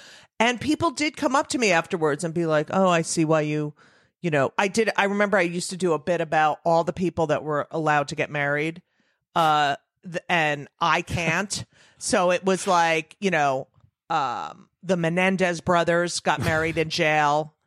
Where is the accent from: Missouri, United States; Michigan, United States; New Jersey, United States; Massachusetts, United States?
New Jersey, United States; I grew up in New Jersey. My mother grew up in Manhattan.